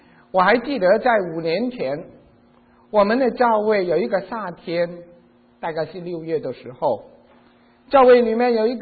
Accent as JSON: {"language": "Chinese", "country": "China", "said": "我们是来自中国啊，海外各个的地方"}